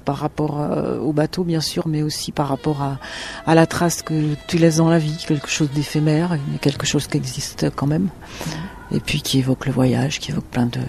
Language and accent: French; Les Sables-d'Olonne, Pays de la Loire, France; born there; je suis née au Sable d'Olonne, donc au bord de la mer, et puis pour moi elle a été présente tout le temps.